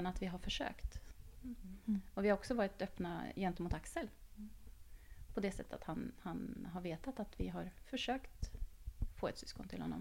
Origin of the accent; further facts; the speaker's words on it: Norway; now in Stockholm, Sweden; Jag är från Norge och min familj bor i Oslo.